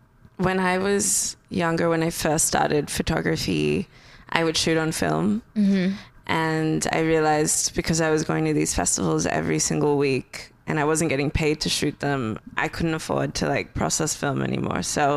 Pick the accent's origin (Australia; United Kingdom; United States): Australia; I think growing up in Australia and having been bullied by so many white kids saying that I was a dirty Arab